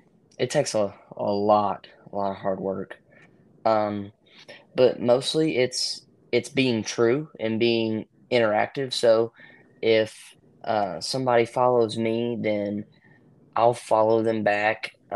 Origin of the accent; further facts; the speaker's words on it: Concord, Georgia, United States; my one town over from my hometown, which is Concord, Georgia, it's a really small really small town.